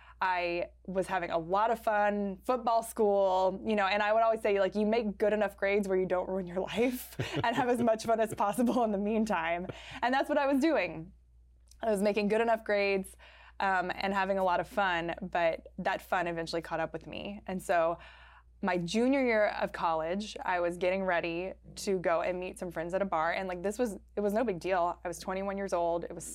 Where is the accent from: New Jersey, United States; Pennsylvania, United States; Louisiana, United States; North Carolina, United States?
Louisiana, United States; born there; So, I always say it starts with I was raised Catholic, just like many people say. I was born in South Louisiana. South Louisiana, if for anyone who's watching who's never been there, it's very Catholic.